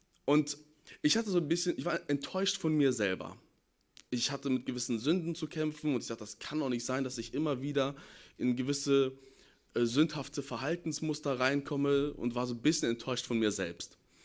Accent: Detmold, North Rhine-Westphalia, Germany; Da war ich in meiner Heimatstadt, ich komme ursprünglich aus Detmold

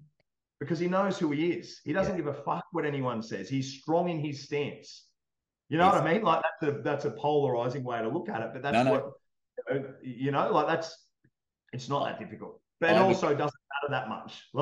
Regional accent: Australia; I'm Australian.

